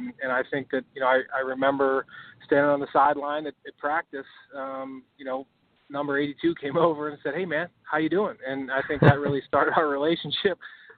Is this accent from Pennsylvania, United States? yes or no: yes; Pittsburgh, Pennsylvania, United States; I grew up in Pittsburgh